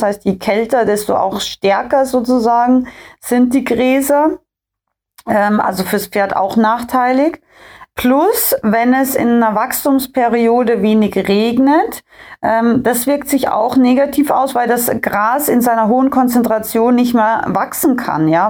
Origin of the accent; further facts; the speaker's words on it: Austria; ich bin ja ursprünglich in Österreich aufgewachsen und komme da ja auch her aus den österreichischen Bergen, und wir haben auf fast 1000 Meter Seehöhe gelebt